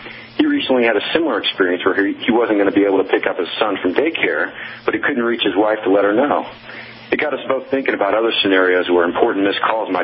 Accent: Kansas City, United States; I am from Kansas City, born and raised. Westwood, as you may or may not know, is a little suburb of Kansas City, so not too far from where I grew up

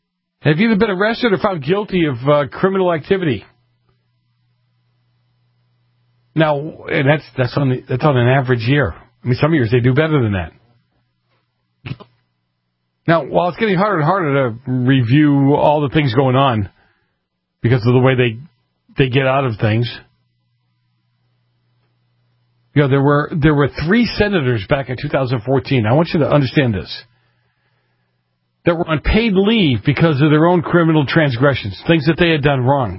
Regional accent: Boston, Massachusetts, United States; I grew up in the North End of Boston. It's a very Italian section of town, and I kind of write about it in the opening to the book.

